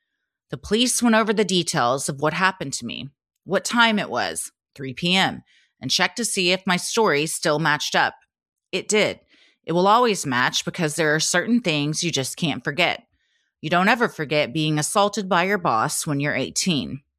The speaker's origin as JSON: {"language": "English", "town": "Lexington", "region": "North Carolina", "country": "United States", "tie": "born or raised there", "said": "When I was 18, I was working in a pizza shop in my hometown, Lexington, North Carolina. I haven't lived there since about the time this happened."}